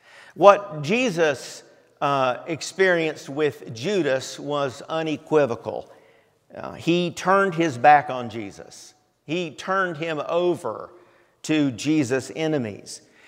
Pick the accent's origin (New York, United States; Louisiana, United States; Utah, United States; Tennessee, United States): Tennessee, United States; also born or lived in Homestead, Florida; I was born actually in Homestead, Florida, where my dad was stationed in the U.S. Air Force at Homestead Air Force Base outside of Miami, Florida. But we didn't live there very long. We moved back to Tennessee